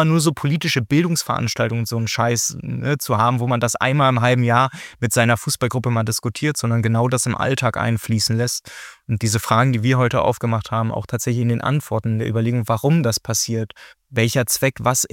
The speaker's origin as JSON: {"language": "German", "town": "Giessen", "region": "Hesse", "country": "Germany", "said": "entschuldigt ist, aber ich komme ja aus Gießen"}